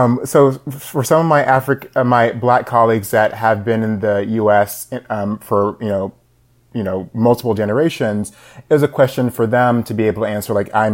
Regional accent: Georgia, United States; I would say, you know, immediately, I'm from the United States, I'm from Georgia.

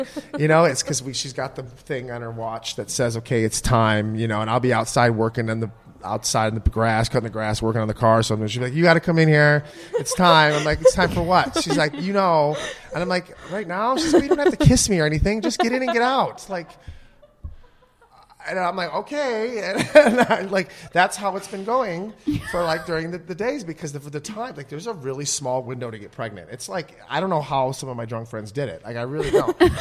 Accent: Midwest, United States; I'm from the Midwest.

